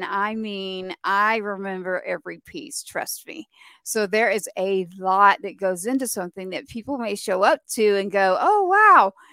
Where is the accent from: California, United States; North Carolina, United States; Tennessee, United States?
Tennessee, United States; Nashville; now in Texas, United States; I am actually from Nashville too. So, yeah, I'm not kidding. Right out of Nashville. So I spend half my year there and the other half here in Texas.